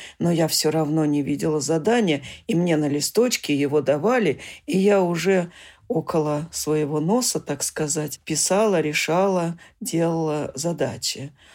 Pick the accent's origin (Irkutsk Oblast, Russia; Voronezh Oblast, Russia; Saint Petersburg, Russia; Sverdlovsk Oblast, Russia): Voronezh Oblast, Russia; born there; Да, я родилась в Воронежской области